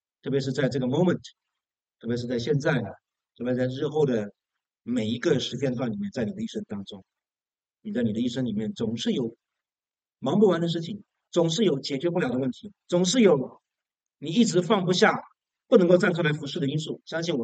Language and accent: Chinese; China; 这在我们中国人的文化里面是不太怎么说呢？不太合适的